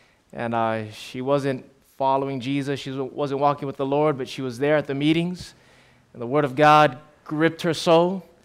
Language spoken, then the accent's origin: English; Waianae, Hawaii, United States; I'm originally from Hawaii on Oahu, born and raised in Waianae, a local boy.